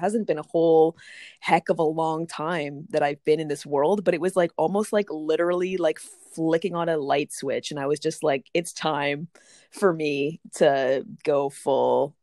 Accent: Brantford, Ontario, Canada; And I grew up in Brantford, Ontario, so like a fairly small-ish city in Ontario.

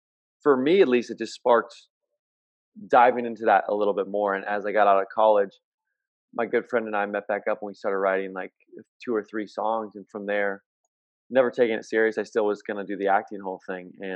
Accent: California, United States; Like, I grew up in Orange County.

